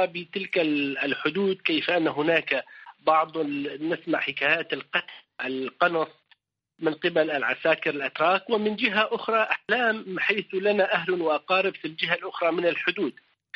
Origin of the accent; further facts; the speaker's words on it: Amuda, Al-Hasakah Governorate, Syria; first language Kurdish; Arabic is a second language; أنا ولدت وعشت في مدينة عمودة، هي مدينة حدودية في أقصى الشمال الشرقي من سوريا. غالبية سكانها من الأكراد الذين أنتمي إليهم. تعلمت اللغة العربية حين ذهبت إلى المدرسة.